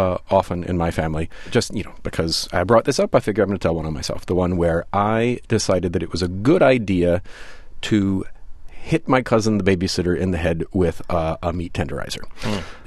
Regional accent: Deep South, United States; Well, as Glenn sort of alluded to, I am from the Deep South.

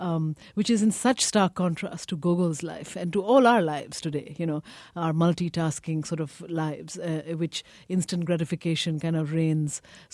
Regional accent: India; Well, as an Indian student at Harvard, you know, in the late 70s, I was always interested in what I called the hierarchy of color, you know, of being brown in the middle of black and white.

